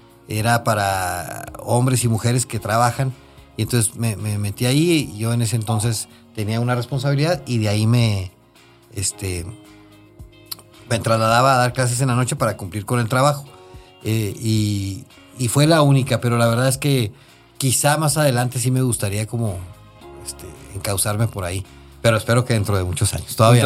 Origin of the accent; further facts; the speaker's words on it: Ciudad Juárez, Chihuahua, Mexico; es un juarense que creció en el centro de Ciudad Juárez. Entre mucho de mi infancia la viví en la Avenida Juárez, en el Mercado Juárez, y por lo tanto en la Avenida 16 de Septiembre, en la Vicente Guerrero.